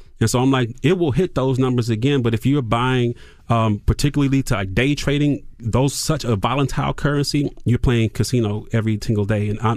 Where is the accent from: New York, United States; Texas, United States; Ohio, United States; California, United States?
Ohio, United States; Toledo; Oh, the radio, because I'm from Toledo, Ohio, you mm-hmm. know